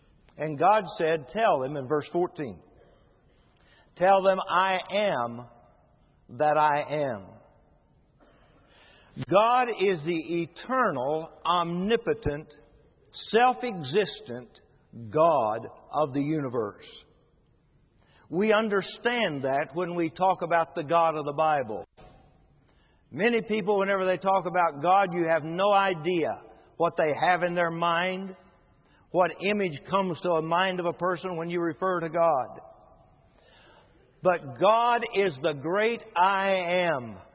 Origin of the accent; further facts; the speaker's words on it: West Virginia, United States; Dr. Wood, in his introduction, mentioned that I'm from West Virginia.